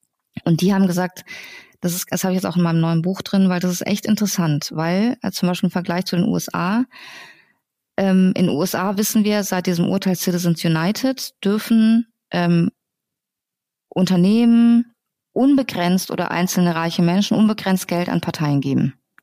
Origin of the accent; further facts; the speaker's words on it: Iran; now in Germany; So, ich stamme aus dem Iran